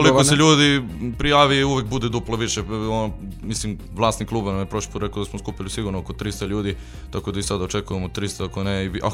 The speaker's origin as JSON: {"language": "Serbian", "country": "Serbia", "said": "ja sam taj iz Srbije, MC"}